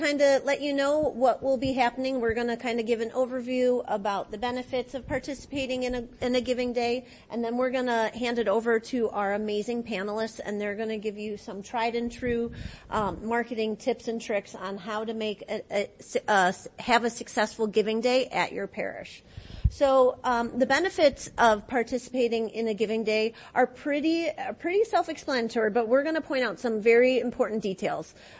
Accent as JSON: {"language": "English", "region": "Ohio", "country": "United States", "said": "I hail from Northeast Ohio."}